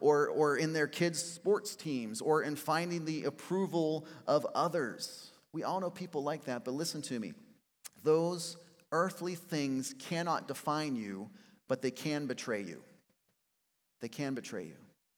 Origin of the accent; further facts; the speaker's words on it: Pennsylvania, United States; I'm from Pennsylvania. So I went to Penn State University for college.